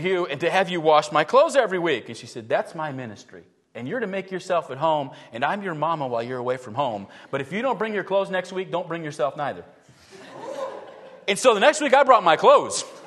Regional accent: New York, United States; And I told him, well, I'm from Western New York.

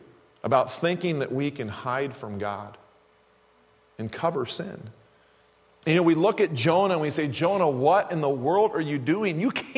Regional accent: Kansas City, Missouri, United States; I grew up in Kansas City, Missouri, you know, Kansas.

